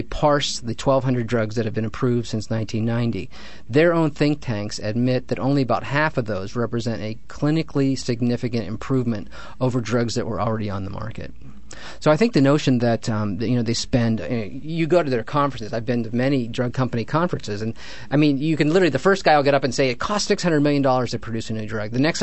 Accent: Midwest, United States; maybe it's because I'm American or originally from the Midwest or something

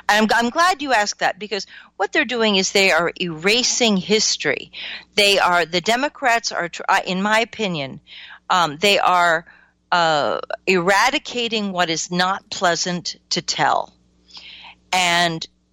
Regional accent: West Coast, United States; now in Maryland, United States; In my experience, as somebody who's lived in Maryland for almost 20 years. I came here from the West Coast, but I have now considered Maryland my home.

